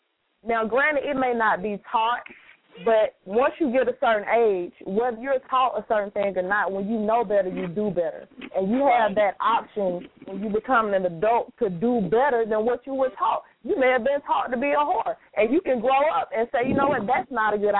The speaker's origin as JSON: {"language": "English", "region": "the South", "country": "United States", "said": "And I'm from the South, and so I don't really think it's a North-South thing."}